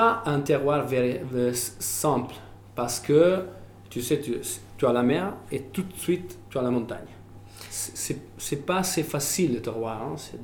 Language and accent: French; Savona, Liguria, Italy; born there; French is a second language; Moi, je suis né en Ligurie, à Savona.